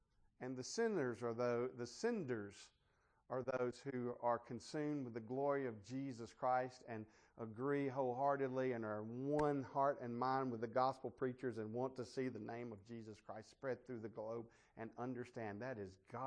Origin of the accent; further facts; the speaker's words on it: Mississippi, United States; I'm a Mississippian by birth. I was born and raised in Mississippi.